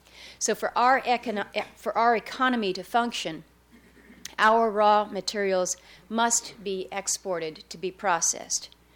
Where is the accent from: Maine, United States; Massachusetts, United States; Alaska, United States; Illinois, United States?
Alaska, United States; the ties between my home state of Alaska and our neighbors in Japan